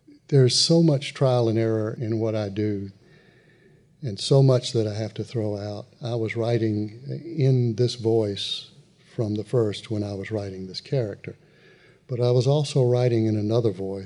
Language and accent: English; the South, United States; accent: Southern; But the Southern accent is my accent, and I just have to torque it up a little bit and change the syntax and the grammar a little bit to make that voice.